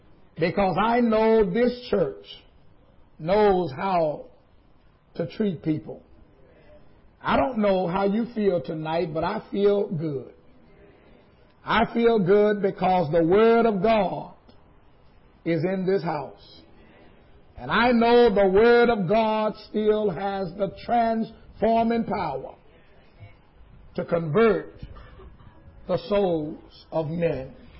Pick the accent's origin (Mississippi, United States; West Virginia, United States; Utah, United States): Mississippi, United States; Greenville; now in Pontiac, United States; Now, I preach in Pontiac, Michigan, but I'm originally from Greenville, Mississippi, and that's in the Deep South.